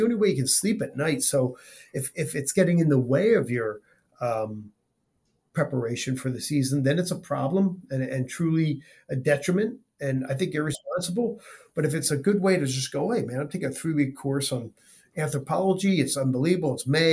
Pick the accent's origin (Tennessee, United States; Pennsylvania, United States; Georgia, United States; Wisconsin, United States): Pennsylvania, United States; Philadelphia; I grew up in Philadelphia.